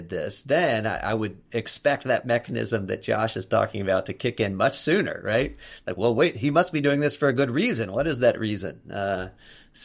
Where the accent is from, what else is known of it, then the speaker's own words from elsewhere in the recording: United States; I mean, as an American, I tend to think that I'm a beneficiary of dollar dominance.